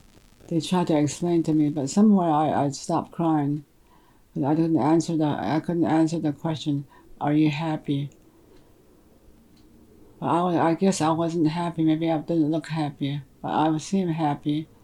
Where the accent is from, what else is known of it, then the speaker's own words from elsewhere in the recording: Steamboat, Arizona, United States; moved away; And my home, I call it my home, is Steamboat on the Reservation. I've been away from my family and from home since 1949.